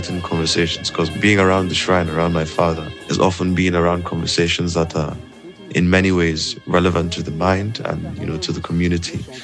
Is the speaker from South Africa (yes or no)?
no; Lagos, Nigeria; born there; I was born in Lagos in the 26th of September, 1995.